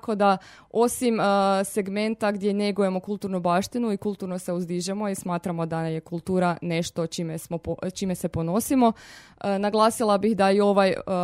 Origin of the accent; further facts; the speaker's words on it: Nedelišće, Međimurje County, Croatia; S godinama sam primijetila da je interes slabio, ne samo kod nas u Nedelišću, nego općenito u Međimurju.